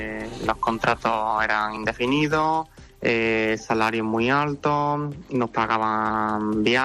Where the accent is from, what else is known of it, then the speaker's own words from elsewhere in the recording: Córdoba, Andalusia, Spain; moved away as an adult; now in Norway; Yo soy de Córdoba. Pues me fui en plena pandemia, en mayo del 2020. Nosotros tuvimos que aprender noruego. Nos exigían hablar noruego para trabajar en el sistema sanitario noruego.